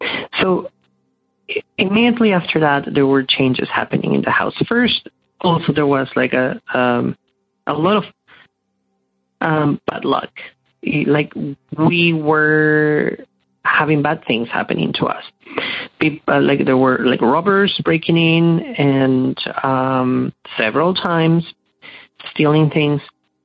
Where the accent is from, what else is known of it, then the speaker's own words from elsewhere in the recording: Peru; now in Toronto, Canada; So I am Canadian, but I was born and raised in Peru in South America.